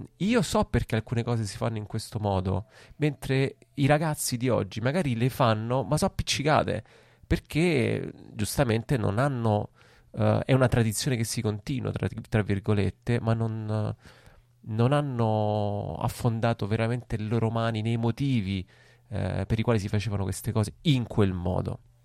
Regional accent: Rome, Lazio, Italy; io sono romano, mio nonno è siciliano, è chiaro che il mio è più un vissuto, diciamo, del sud.

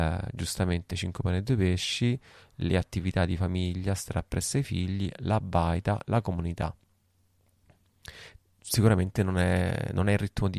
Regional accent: Rome, Lazio, Italy; moved away as an adult; stando a Roma, e io sono romano, voglio dire, cioè ho abitato a Roma fino a 23 anni

